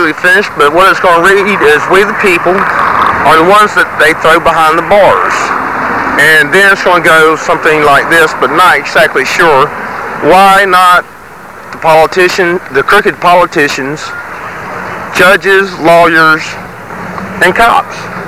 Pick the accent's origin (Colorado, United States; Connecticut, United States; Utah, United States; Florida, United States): Florida, United States; Live Oak; also born or lived in New Jersey / Portland / Sacramento; now in Berkeley, United States; I'm from Live Oak, Florida.